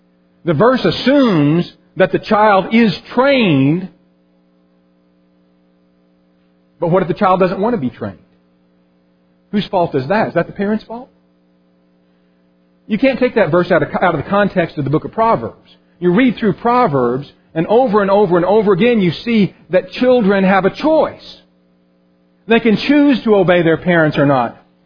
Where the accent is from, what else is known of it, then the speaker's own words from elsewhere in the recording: Colorado, United States; It was actually in October when I was growing up in Colorado.